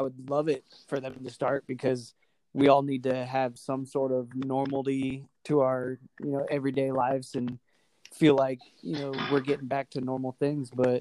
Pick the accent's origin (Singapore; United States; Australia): United States; San Diego, California; because born and raised in San Diego, and all I ever knew was Chargers.